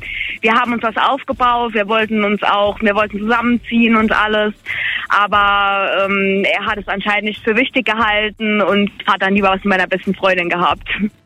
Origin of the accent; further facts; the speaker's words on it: Rhineland-Palatinate, Germany; Ich komme aus Kreis Kusel.